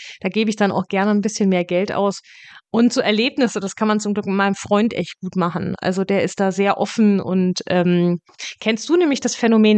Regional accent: Hesse, Germany; im Hessischen, da aus der Ecke, wo ich herkomme, nennt sich das, glaube ich, Rudelsingen.

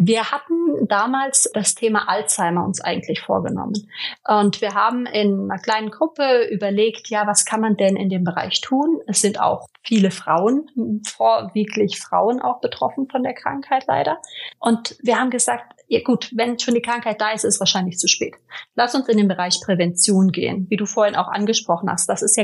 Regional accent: Italy; moved away as an adult; ich bin in Italien groß geworden, konnte dann aber einen Teil meines Studiums in Deutschland machen und in den USA

